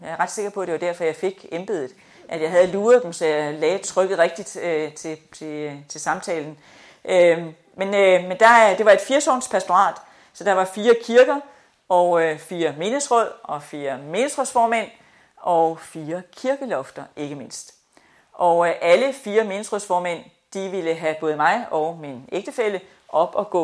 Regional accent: Nørresundby, North Denmark Region, Denmark; born there; Jeg er født i Nørresundby.

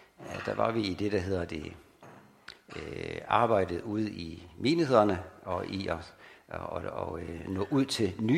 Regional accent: Tanzania; Og jeg er født, jeg er opvokset i Tanzania, og har arbejdet der siden, og boet der sammenlagt i 22 år.

